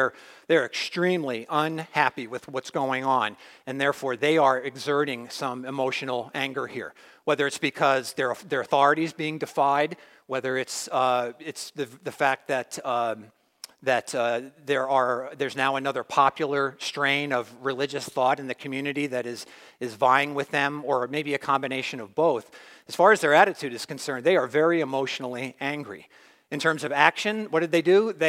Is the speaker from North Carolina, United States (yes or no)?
no; New Jersey, United States; I remember growing up in Jersey, we used to go to Yankee Stadium as a kid